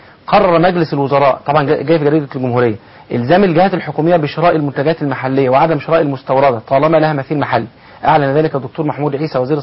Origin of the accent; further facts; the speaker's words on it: Egypt; إحنا كمصريين